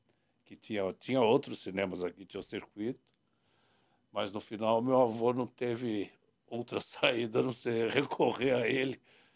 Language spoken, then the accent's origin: Portuguese; Santos, São Paulo, Brazil; minhas lembranças, na realidade, vêm daqui de Santos, no começo aqui em Santos.